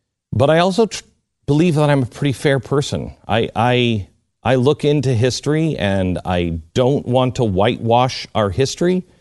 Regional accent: Seattle, Washington, United States; Now, me personally, and I grew up in Seattle, Washington, so I have no heritage from the South.

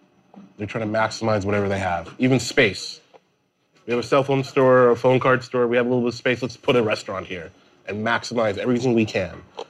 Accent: Queens, New York, United States; Yeah, we grew up together in Queens.

